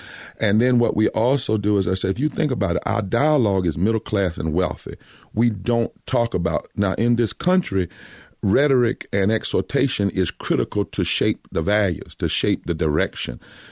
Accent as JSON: {"language": "English", "region": "North Carolina", "country": "United States", "said": "You know, Frank, I'm from the country. I've told you I'm from Eastern North Carolina."}